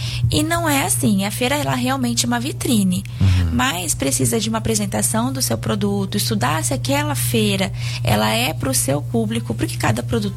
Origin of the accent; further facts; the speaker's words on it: Curitiba, Paraná, Brazil; now in Campo Grande, Brazil; eu sou curitibana, né? Cresci no meio do artesanato, minha mãe, minha avó, artesãs, na feira do Largo da Horta, em Curitiba. E quando nós mudamos para Campo Grande